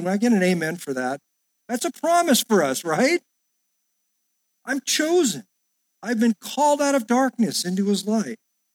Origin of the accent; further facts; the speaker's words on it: United States; I mean, it's like, you can't do that to me. I'm an American, right?